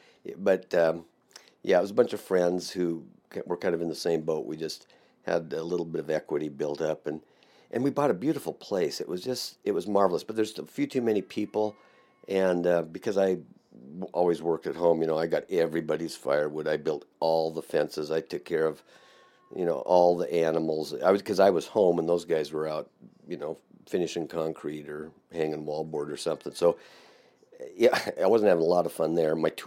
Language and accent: English; Washington, United States; You know, I was born and raised in Washington